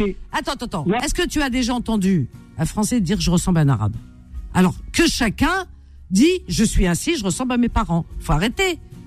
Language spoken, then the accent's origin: French; France; On aime la France parce qu'on est français.